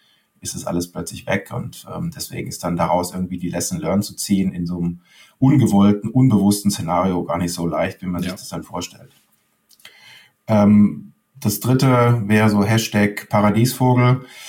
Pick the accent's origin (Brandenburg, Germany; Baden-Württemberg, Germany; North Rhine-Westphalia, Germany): Baden-Württemberg, Germany; Leimen; Ich komme aus Leim, bin mit Boris Becker quasi door-to-door aufgewachsen.